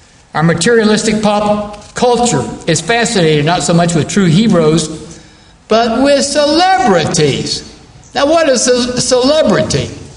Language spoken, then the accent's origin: English; United States; I'm certainly probably way above average as an American as far as having literacy